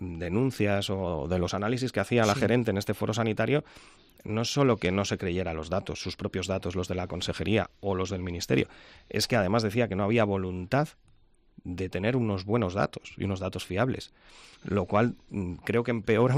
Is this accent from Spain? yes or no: yes; Cantabria, Spain; la experiencia que tenemos como cántabros